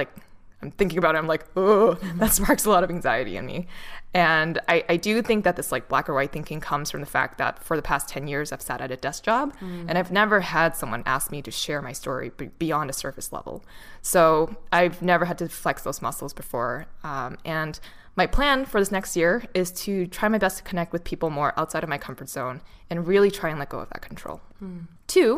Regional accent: Boston, Massachusetts, United States; I'm from Boston. Nice to meet you all.

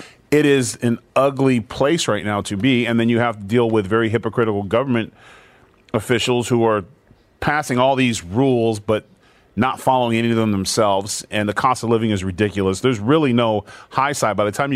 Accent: California, United States; I grew up in California. California is my home, and it's horrible.

